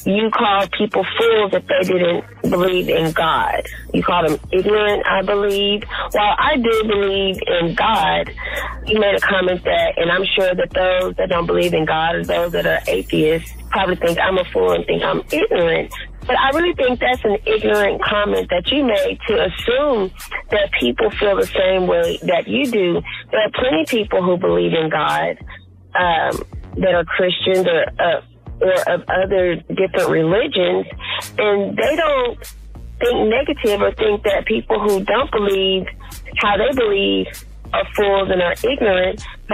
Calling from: Dallas, Texas, United States; Steve, I am calling from Dallas.

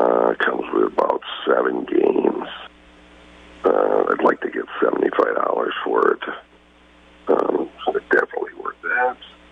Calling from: Iron Ridge, Wisconsin, United States; I'm calling today from Iron Ridge.

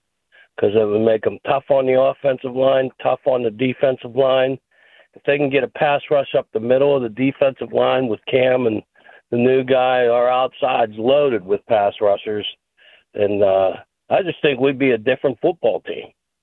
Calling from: Maryland, United States; I'm from Maryland.

